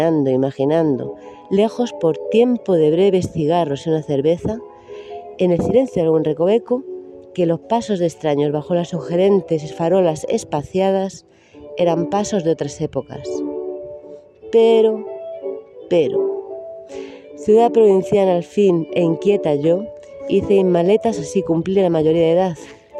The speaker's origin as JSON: {"language": "Spanish", "region": "Castilla-La Mancha", "country": "Spain", "tie": "born or raised there", "said": "Soy española y de Toledo. Mi pueblo natal resulta ser uno de los más cercanos a nuestra histórica y famosa capital de provincia."}